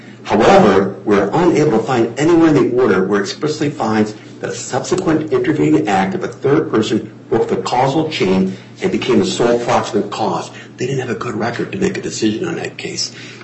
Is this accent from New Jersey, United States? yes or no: no; Delavan, Illinois, United States; I will just state that I grew up on Illinois Route 122 near Delavan, a farming area.